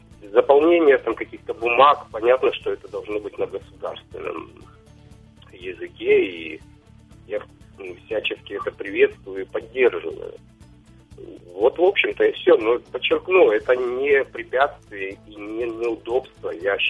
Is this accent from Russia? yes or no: no; Crimea, Ukraine; меня сразу вычислили, что я крымчанин. И стало так даже, наверное, приятно, потому что все говорят, вы говорите на чистом русском языке.